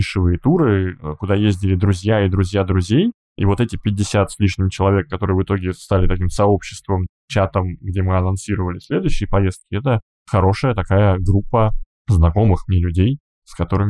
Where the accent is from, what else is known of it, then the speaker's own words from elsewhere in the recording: Russia; moved away; То, что мы продолжаем работать, и то, что я, уехав из России, продолжаю работу, меня, конечно, очень окрыляет.